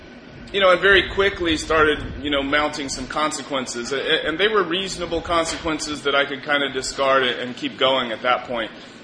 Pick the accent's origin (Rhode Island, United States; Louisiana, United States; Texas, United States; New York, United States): Texas, United States; I was born and raised in Texas, and realized at a very young age that I felt separate from, you know, my sister, raised in the same house